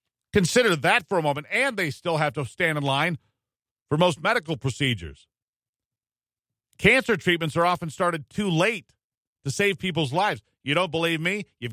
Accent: United States; as an American, yes, there are things about Australia that we respect

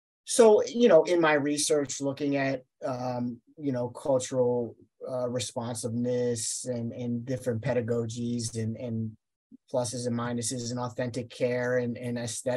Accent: Pennsylvania, United States; And for me, growing up in Western Pennsylvania, and I had lived there my entire life, the suburban Pittsburgh area was not from my perspective, a very diverse area.

